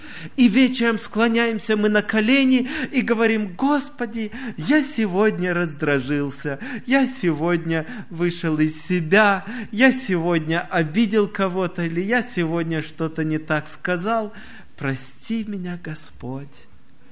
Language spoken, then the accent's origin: Russian; Omsk Oblast, Russia; Вот где я вырос в селе, в Омской области